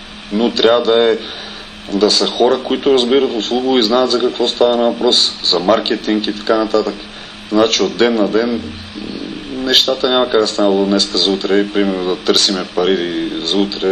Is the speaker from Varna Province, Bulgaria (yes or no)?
no; Kyustendil, Kyustendil Province, Bulgaria; moved away; Все пак аз съм от Кюстендил